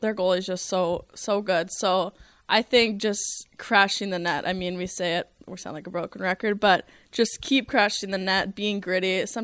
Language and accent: English; Nelson, British Columbia, Canada; now in Minnesota, United States; I think maybe I took it for granted growing up, because then I come to Minnesota, and all the girls are like, oh my goodness, you're from BC, the mountains.